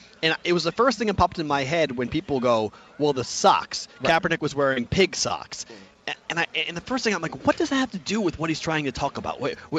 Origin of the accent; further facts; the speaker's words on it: Massachusetts, United States; Well, I just told the story of myself as I grew up outside of Boston.